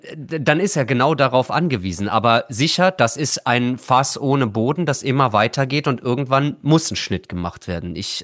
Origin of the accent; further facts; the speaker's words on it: Trier, Rhineland-Palatinate, Germany; Ja, es erinnert mich, weil ich komme aus Trier